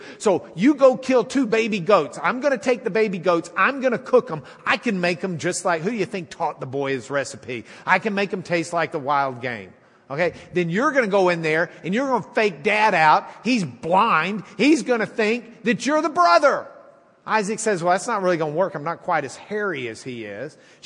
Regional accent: Lubbock, Texas, United States; Martial, actually, is the way we should be pronouncing his name, but we're from Lubbock.

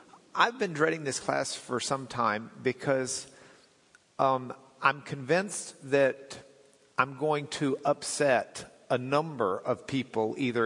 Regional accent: Lubbock, Texas, United States; When I was growing up in Lubbock, I was in high school.

